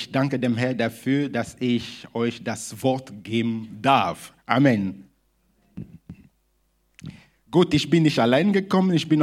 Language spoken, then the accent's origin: German; DR Congo; German is a second language; Und ja, ich komme aus der Demokratischen Republik Kongo, französisch geprägt, aber ich versuche mal Deutsch zu reden, ne?